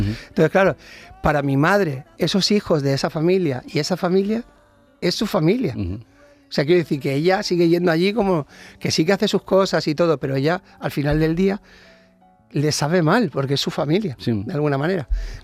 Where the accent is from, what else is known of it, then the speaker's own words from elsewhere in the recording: Barcelona, Catalonia, Spain; born there; Yo nací en Barcelona de casualidad.